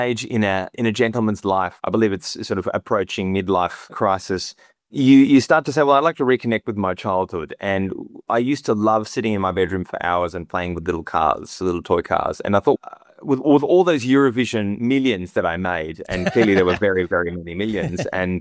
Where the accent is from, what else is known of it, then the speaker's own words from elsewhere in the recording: Germany; You know, I grew up in Germany. My mother is German, but my father was born in the Soviet Union. In fact, he was born in Crimea.